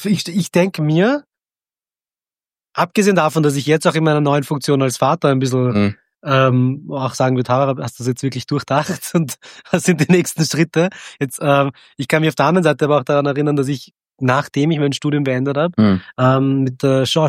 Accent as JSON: {"language": "German", "region": "Vienna", "country": "Austria", "tie": "born or raised there", "said": "ich bin in Wien aufgewachsen, geboren und aufgewachsen, aber als ich 18 war"}